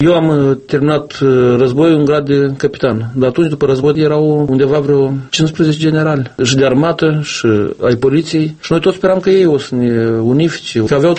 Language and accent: Romanian; Moldova; noi suntem polițiști din Republica Moldova